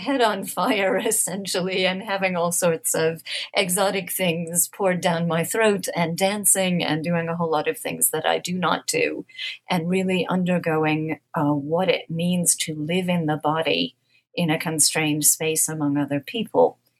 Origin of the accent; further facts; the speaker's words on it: United States; which as an American, of course, I had taken as normative, really.